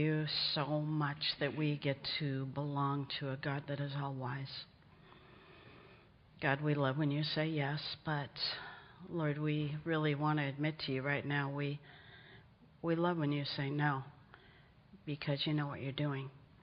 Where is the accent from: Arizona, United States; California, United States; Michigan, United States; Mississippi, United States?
California, United States; San Diego; she looked at us and she said, where are you from? I said, San Diego.